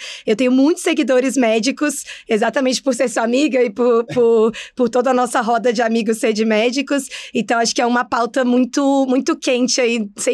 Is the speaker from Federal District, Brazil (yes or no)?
yes; Brasília, Federal District, Brazil; now in São Paulo, Brazil; eu sou originalmente de Brasília